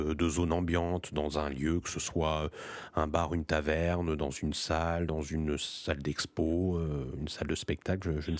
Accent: France; ce qui est peut-être plus difficile par chez nous en France

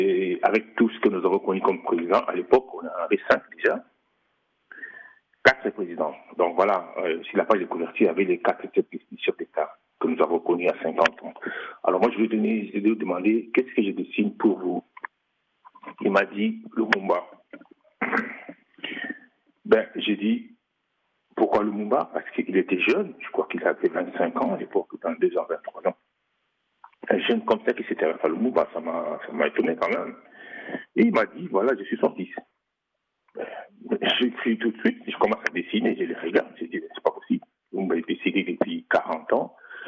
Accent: Kisangani, Tshopo, DR Congo; je me suis réuni des réunions du parti à la maison chez nous, à Kisangani. Moi, j'étais tout petit, j'avais 8 ans.

